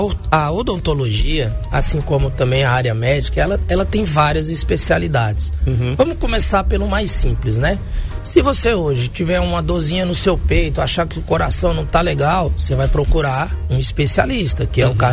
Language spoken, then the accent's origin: Portuguese; Brasília, Federal District, Brazil; now in Arapiraca, Brazil; Sou natural de Brasília, sou candango, sou barriga verde. E assim, vim para Arapiraca